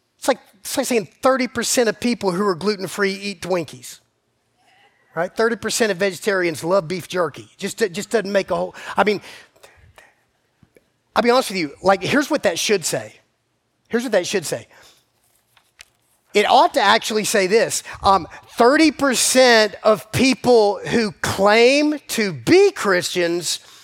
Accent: Georgia, United States; I grew up in South Georgia, which means I had like redneck relatives prepping for 6 months for this thing

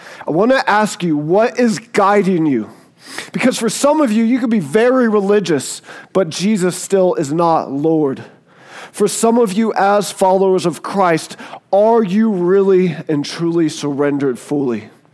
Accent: the South, United States; I'm kind of redneck, right? I'm from the South and I like to hunt and do that kind of thing.

